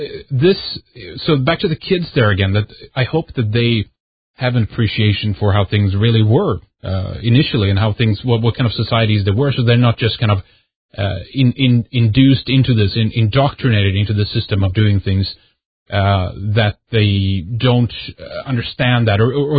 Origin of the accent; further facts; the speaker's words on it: Sweden; I remember how it was growing up in Sweden around, you know, that period when there was nothing there.